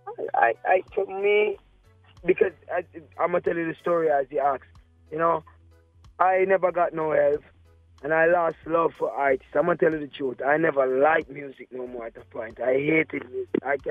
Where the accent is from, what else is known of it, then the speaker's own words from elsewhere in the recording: Jamaica; Well, you know, I'm Jamaican, Jerry Island. But I was born 1988